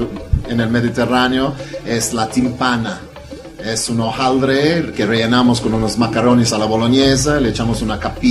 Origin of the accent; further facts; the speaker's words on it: Malta; Soy de una isla, se llama Malta. Es una isla pequeña sur de Italia.